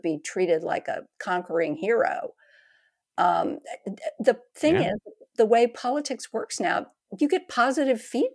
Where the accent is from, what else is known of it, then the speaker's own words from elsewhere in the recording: Texas, United States; I mean, I'm a Texan, so he was elected as an insurgent.